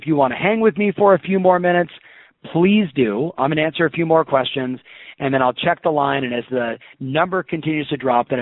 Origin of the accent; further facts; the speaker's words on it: Irvine, California, United States; new agent near Irvine, California, right here in my hometown.